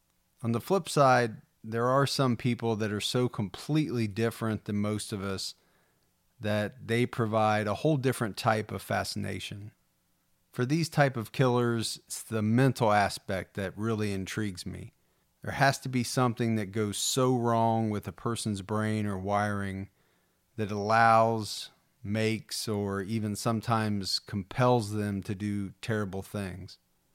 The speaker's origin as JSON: {"language": "English", "town": "Dayton", "region": "Ohio", "country": "United States", "tie": "born or raised there", "said": "it has ties to my hometown of Dayton, Ohio"}